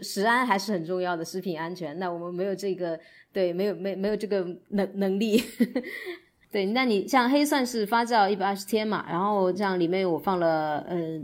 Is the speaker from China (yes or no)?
yes; China